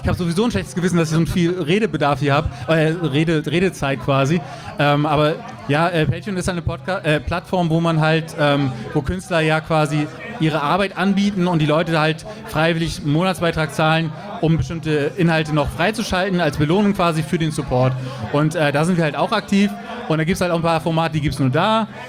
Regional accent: Bremen, Germany; ich komme ja hier aus dem Norden, ich bin ja auch Urbremer quasi

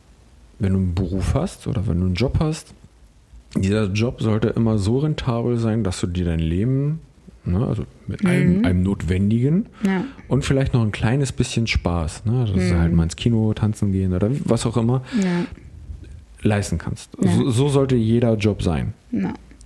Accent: East Germany, Germany; Also wir kommen ja beide nun aus Ostdeutschland.

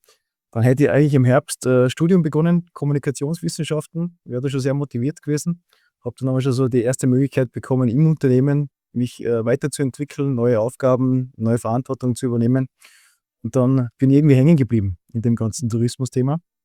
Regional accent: Austria; Bin dann direktissimo eigentlich eine Woche nach der Matura direkt zum Bundesheer, wie es halt bei uns in Österreich so üblich ist.

